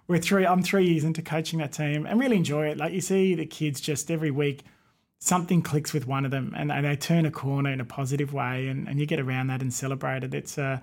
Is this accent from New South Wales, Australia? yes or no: yes; Sydney, New South Wales, Australia; I'm from Sydney originally, but have...